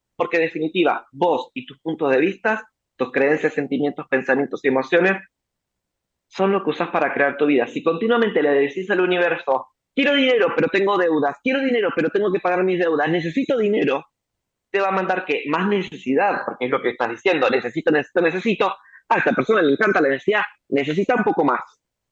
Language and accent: Spanish; Argentina; Y soy argentino, sé de crisis, sé de situaciones.